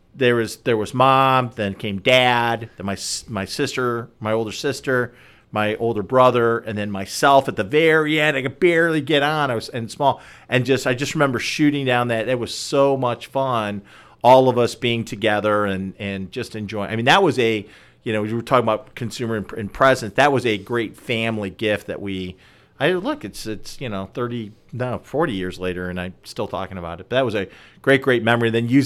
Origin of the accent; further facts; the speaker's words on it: Chicago, Illinois, United States; So, and then I grew up in and around Chicago